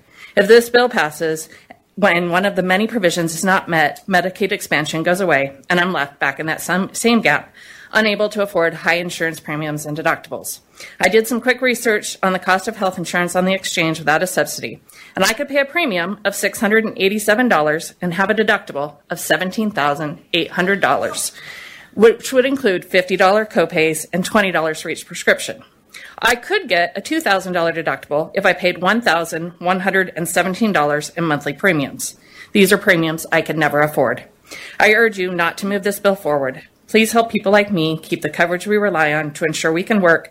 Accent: Boise, Idaho, United States; I represent myself, and I'm from Boise.

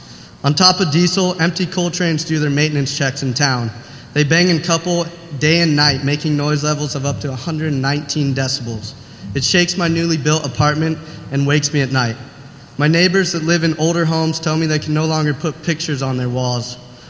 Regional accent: Missoula, Montana, United States; Like I mentioned, I'm from Missoula, Montana. I live near downtown

